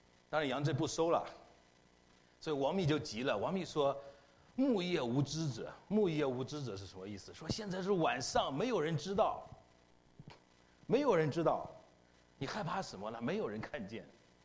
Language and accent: Chinese; North China, China; 我从小是在北方的农村长大的